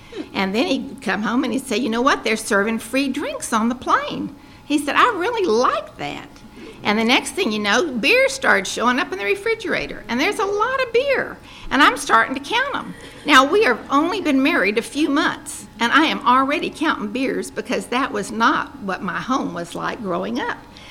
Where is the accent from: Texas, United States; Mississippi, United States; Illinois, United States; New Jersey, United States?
Texas, United States; San Antonio; also born or lived in Midland; I was born in Midland, and shortly after I was born, we moved to San Antonio, and that's where I grew up.